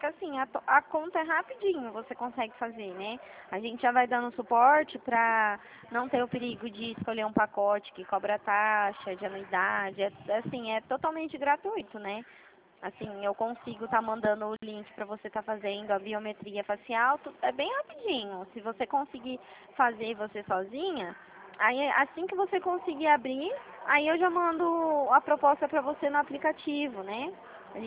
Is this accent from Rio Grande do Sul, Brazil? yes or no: no; São Paulo, Brazil; Meu DDD, Adjane, ele é 018, porque eu sou aqui da região de Presidente Prudente, tá?